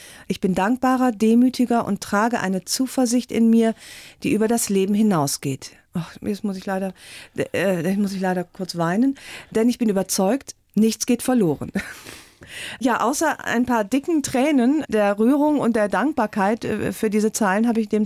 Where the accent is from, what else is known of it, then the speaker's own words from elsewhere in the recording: Rhineland, Germany; bin ich ja Rheinländerin, wir sind eigentlich ständig zerrüttet